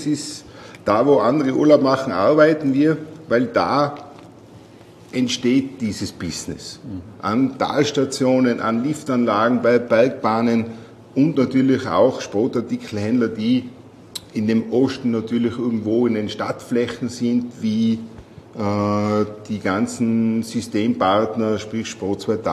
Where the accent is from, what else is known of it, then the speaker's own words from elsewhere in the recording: Tyrol, Austria; Ich komme aus Tirol, bin ganz normal und unkompliziert